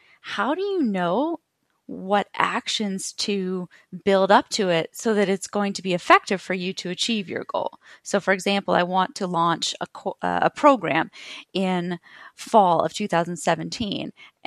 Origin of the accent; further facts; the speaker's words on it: Atlanta, Georgia, United States; I'm from Atlanta, Georgia.